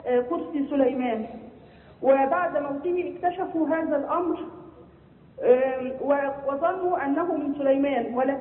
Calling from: Saudi Arabia; من السعودية.

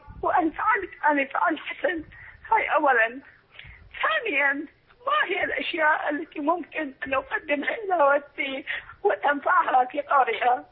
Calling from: Iraq; احنا عندنا بالعراق

